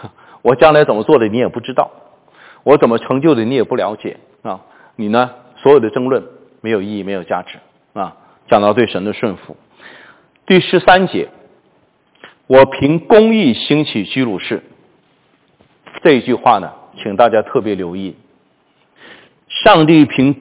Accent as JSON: {"language": "Chinese", "country": "China", "said": "我们中国人，你倒推老祖宗，你倒推个三代四代，连耶稣这个名字都没听过"}